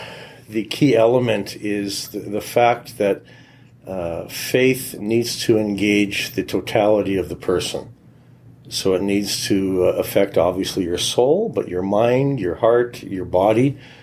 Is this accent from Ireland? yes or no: no; Edmonton, Alberta, Canada; born there; I was born here in Alberta and up in the Edmonton area. I was baptized as Ukrainian Catholic, so I lived the faith right from the very beginning.